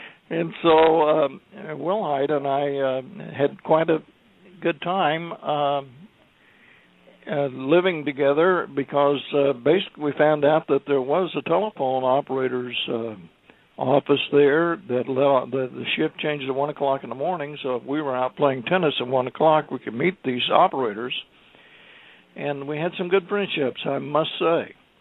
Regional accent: Muskogee, Oklahoma, United States; we're both from Muskogee, Oklahoma.

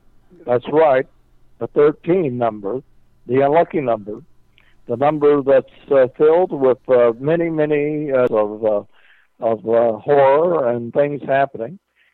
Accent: Muskogee, Oklahoma, United States; here in my hometown of Muskogee

